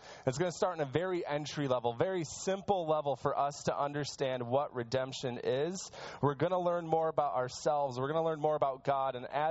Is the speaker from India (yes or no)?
no; Rochester, New York, United States; now in Michigan, United States; Michigan is my home, but my hometown is New York. And I love going back to Rochester, New York, and knowing the streets and knowing the people and seeing the places that are familiar to me.